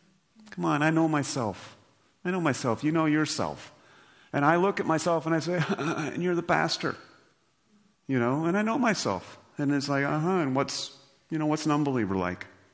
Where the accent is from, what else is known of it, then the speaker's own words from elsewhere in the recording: Nebraska, United States; Because I grew up in Nebraska, at least my understanding of chaff is